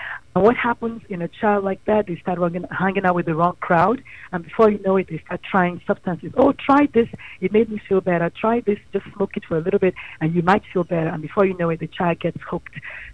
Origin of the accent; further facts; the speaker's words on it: Nigeria; I'm Nigerian